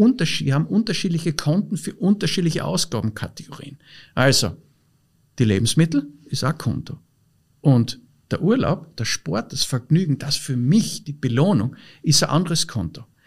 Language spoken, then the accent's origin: German; Austria; bei uns in Österreich, wir sind ein reiches Land, wir leben auf einem extrem hohen Niveau